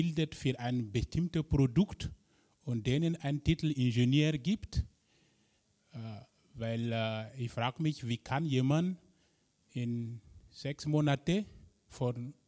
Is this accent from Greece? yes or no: no; Burkina Faso; German is a second language; ich bin aus Burkina Faso.